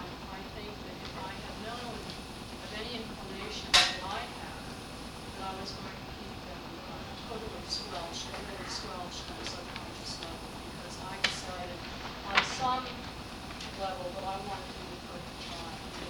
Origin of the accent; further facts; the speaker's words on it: California, United States; I grew up in California to white, parents who also were very liberal, still are, and grew up in the 1960s in the San Francisco Bay Area.